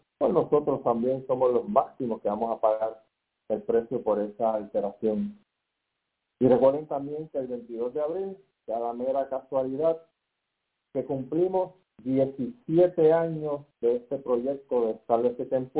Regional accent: Santurce, Puerto Rico; born there; Así que los dos somos de Santurce.

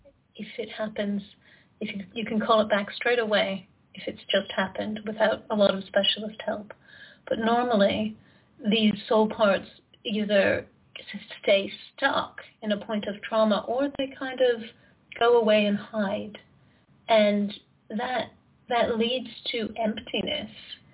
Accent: California, United States; now in Switzerland; I'm a shamanic healer and teacher. I currently live in Switzerland, although I'm from California originally.

